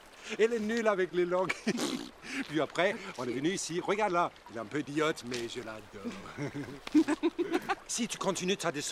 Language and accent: French; Copenhagen, Capital Region of Denmark, Denmark; On vient de Copenhague.